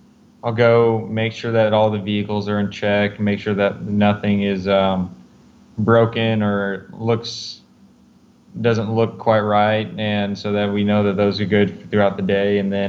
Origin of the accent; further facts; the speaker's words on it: Derby, United States; also born or lived in Oklahoma; I grew up in Derby. I went to the high school there for a little while. Midway through high school, I moved to Oklahoma.